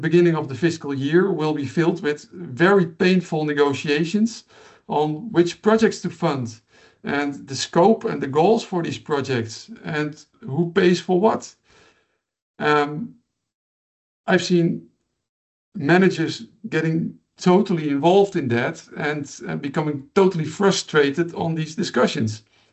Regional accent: Netherlands; from the Netherlands.

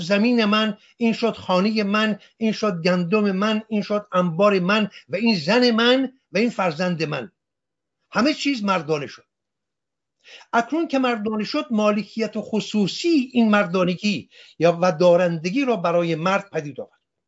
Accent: Iran

